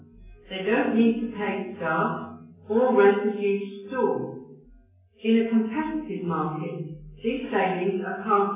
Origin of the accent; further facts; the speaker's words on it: China; moved away as an adult; now in United States; I came from China, and even in college, all we have to do in the club is to be a good listener.